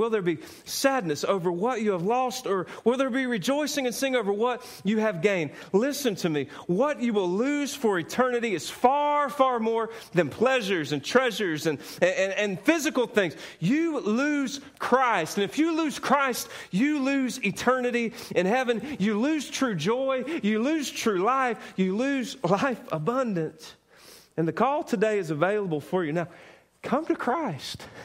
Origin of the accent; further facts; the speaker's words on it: United States; I love this country. I'm thankful that I'm an American.